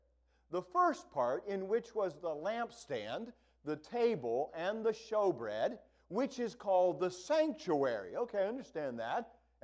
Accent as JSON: {"language": "English", "town": "Akron", "region": "Ohio", "country": "United States", "said": "you can tell I'm from Akron"}